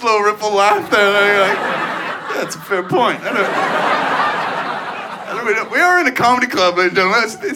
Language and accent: English; Eastern Canada, Canada; To be honest, I was a very naive child. I grew up in Eastern Canada.